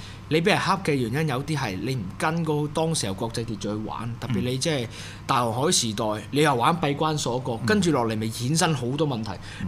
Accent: Myanmar; 咁我話土生土長喺緬甸

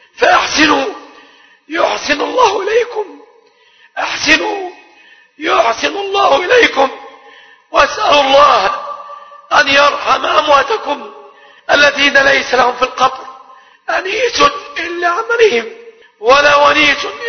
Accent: Egypt; أن يحفظ بلادنا مصر آمنة مطمئنة

